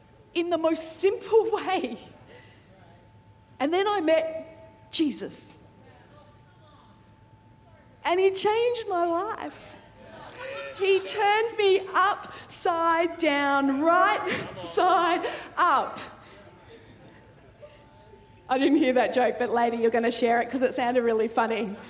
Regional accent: Victoria, Australia; I grew up in Victoria on a goat farm.

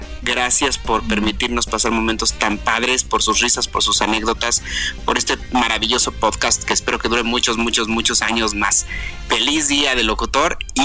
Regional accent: Mexico City, Mexico; de la Ciudad de México.

